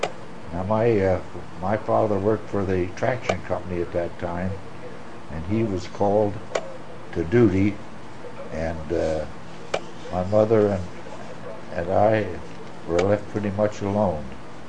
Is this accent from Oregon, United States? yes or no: yes; Portland, Oregon, United States; also born or lived in Lancaster County, Pennsylvania; My early schooling was started in Portland, Oregon. That's where I started school.